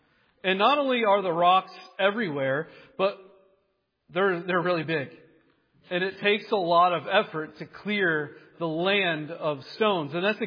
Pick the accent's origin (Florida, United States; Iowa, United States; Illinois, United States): Iowa, United States; moved away as an adult; I grew up in Iowa where you can take a shovel and you can jab it into the ground and it's probably not going to be a problem. I moved up to New England, to New Hampshire in 2007